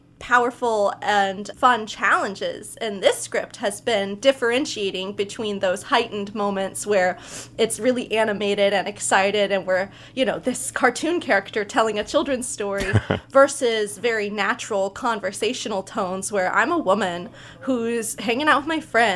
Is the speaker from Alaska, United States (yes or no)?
no; Florida, United States; And I grew up in South Florida on the East Coast, moved here in 2018